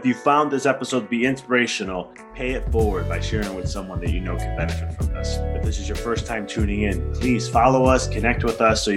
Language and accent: English; Chicago, Illinois, United States; Like I experienced this when I moved from Chicago and I went to school at Arizona for a little bit.